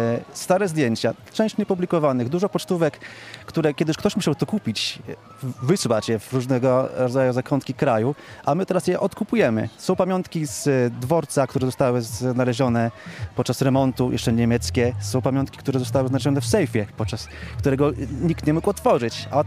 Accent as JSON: {"language": "Polish", "town": "Gdańsk", "region": "Pomeranian Voivodeship", "country": "Poland", "lives_now": "Tleń, Poland", "said": "Ja dokładnie jestem z Gdańska, a już w 1983 roku przyjechałem do Tlenia."}